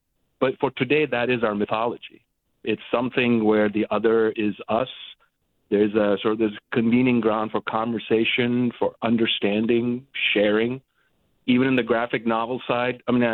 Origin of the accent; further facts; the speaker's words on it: Pakistan; also born or lived in Turkey; I grew up in Pakistan and Turkey. I'm Turkish and Pakistani.